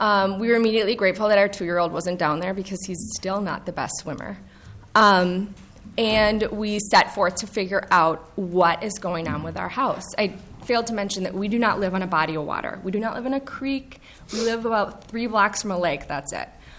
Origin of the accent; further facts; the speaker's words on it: Minnesota, United States; also born or lived in New York City; I am born and raised in Minnesota, so is my husband. We were living in New York City for a little over a decade, had a son, and said, let's move back to Minnesota